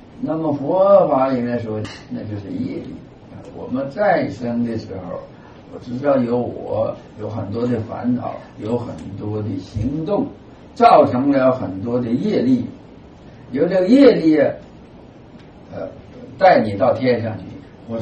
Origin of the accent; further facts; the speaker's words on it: China; 我们中国人对这个问题有注意吧？